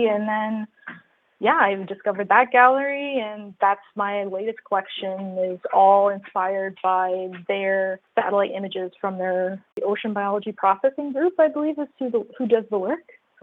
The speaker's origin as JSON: {"language": "English", "region": "New Brunswick", "country": "Canada", "tie": "born or raised there", "also_born_or_lived": "Alberta", "said": "At the time, I was living in Alberta, Canada, which is on the western side of Canada. I grew up here in New Brunswick."}